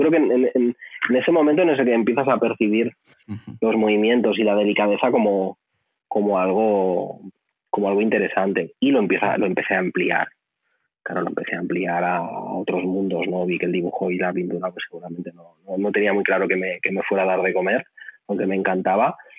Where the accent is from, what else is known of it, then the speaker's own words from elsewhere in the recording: Vilassar de Mar, Catalonia, Spain; Yo soy de Vilassar de Mar.